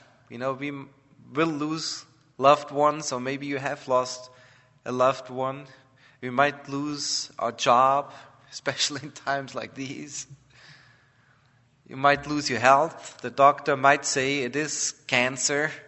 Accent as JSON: {"language": "English", "country": "Austria", "said": "As I said, I'm from Austria."}